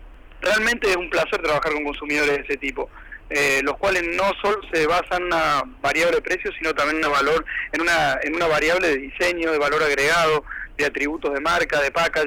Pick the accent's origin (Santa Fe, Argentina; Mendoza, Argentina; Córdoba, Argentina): Córdoba, Argentina; also born or lived in Mexico